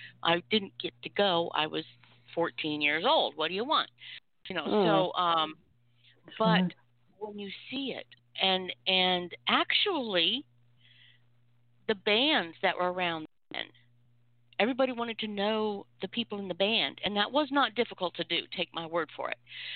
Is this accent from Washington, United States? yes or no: yes; Spokane, Washington, United States; I mean, I grew up in Spokane, Washington, so I knew about all this stuff going on